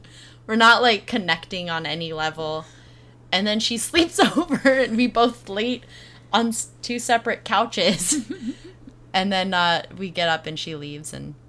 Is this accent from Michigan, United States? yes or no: no; Colorado, United States; I'm from Colorado. I'm the only lesbian within 100 miles.